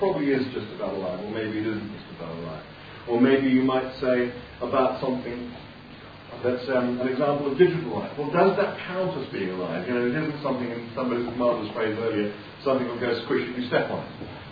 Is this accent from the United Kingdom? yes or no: yes; Cambridge, East of England, United Kingdom; born there; I was born in Cambridge in 1952.